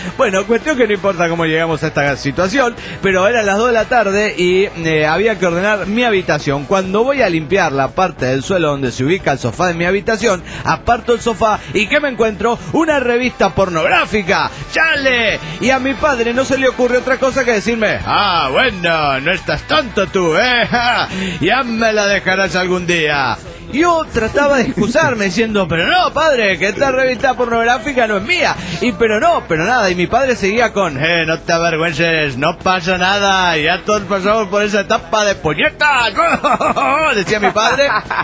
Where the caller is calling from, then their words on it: Spain; de Asir, España.